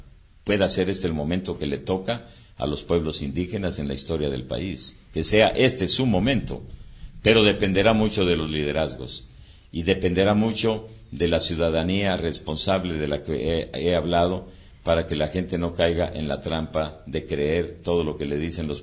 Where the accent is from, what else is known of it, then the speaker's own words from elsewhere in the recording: Guatemala; sí, nos llamamos guatemaltecos. ¿Por qué? Porque nacimos en Guatemala.